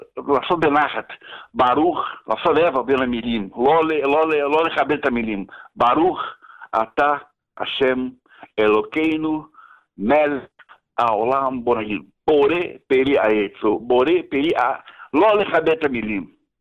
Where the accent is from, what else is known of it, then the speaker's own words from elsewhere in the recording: Brazil; Hebrew is a second language; now in Israel; לפעמים אומרים שאני חשנצ'לאי, לא, אני ברזילאי.